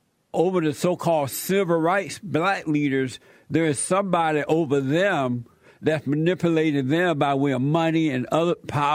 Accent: United States; When I was growing up in America, I grew up on a plantation in America. I was born there. And I was raised under the Jim Crow law.

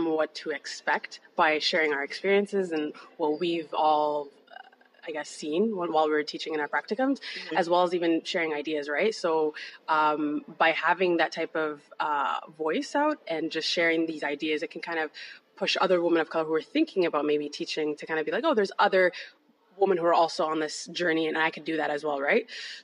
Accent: Ottawa, Ontario, Canada; So I was born and raised here in Ottawa.

